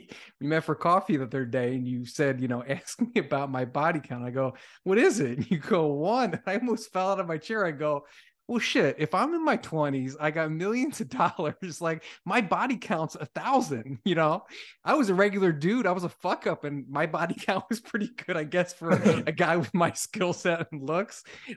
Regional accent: New Jersey, United States; I'm from South Jersey. I went to Rutgers Camden, which is the ghetto campus.

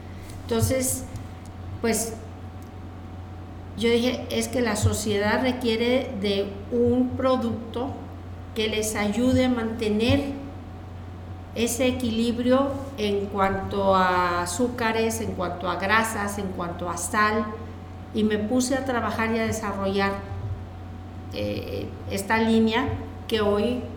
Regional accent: Monterrey, Nuevo León, Mexico; Vivíamos en la Ciudad de México y llegamos aquí a Monterrey. Ya tenía yo acá 3 hijos viviendo. Entonces dije, me regreso a mi tierra, a lo mío

